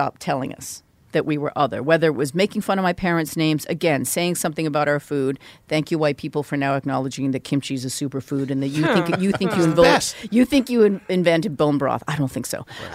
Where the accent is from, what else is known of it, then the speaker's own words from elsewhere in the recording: Vancouver, British Columbia, Canada; because I grew up in Vancouver